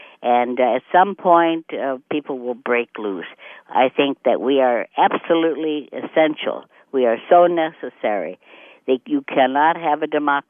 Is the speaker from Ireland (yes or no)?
no; United States; I think I'm an American. And I think from the day I was born, I was so proud to know that I lived in a free country and that my father didn't miss the boat. Of course, I have certain cultural ties